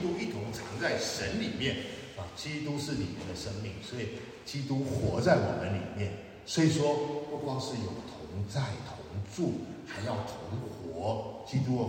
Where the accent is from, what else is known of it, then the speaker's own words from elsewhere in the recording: China; 但是我们中国人总是觉得不太够人情味